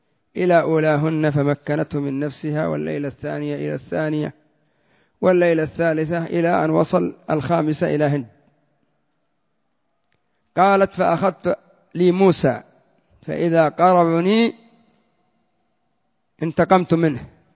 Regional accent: Yemen; وما يسمى الآن عندنا في اليمن بالعصبة النسائية

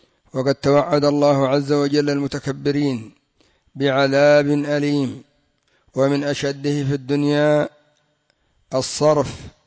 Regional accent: Yemen; كما يقولون عندنا في اليمن: فلان يرى نفسه

